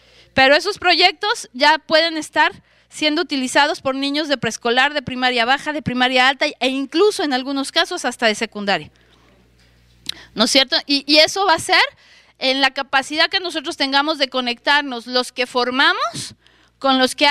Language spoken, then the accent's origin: Spanish; Mexico; como politécnica, como mexicana, como tecnóloga educativa